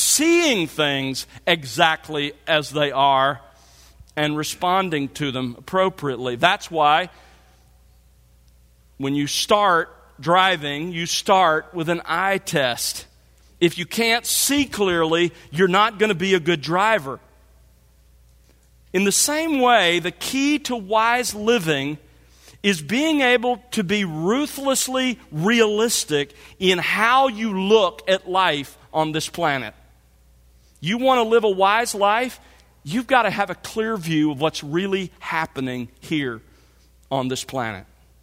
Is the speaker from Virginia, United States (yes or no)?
no; Mobile, Alabama, United States; As you know, I grew up in Mobile, Alabama.